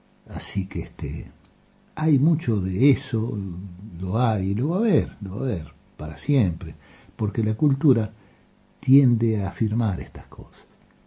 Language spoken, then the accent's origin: Spanish; Uruguay; Los orientales somos esa cosa. Como uruguayos